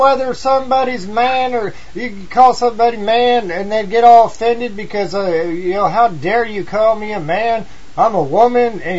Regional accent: Missouri, United States; Well, I'll tell you what, I'm from Missouri, okay, and I don't have that high-tech terminology that a lot of people want to hear

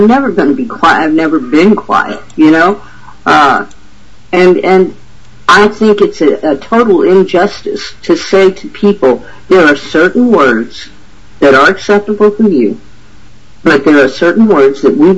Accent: Louisiana, United States; Yeah, you know, I grew up in Louisiana, and people heard me talk about it before.

